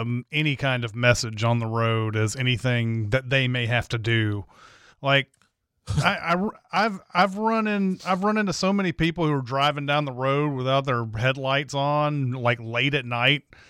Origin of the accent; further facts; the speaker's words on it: Franklin, Tennessee, United States; This movie was shot in my hometown of Franklin, Tennessee.